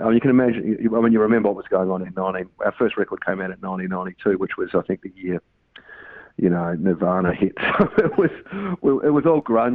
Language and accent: English; Perth, Western Australia, Australia; I grew up in Perth, so I love West Coast stuff.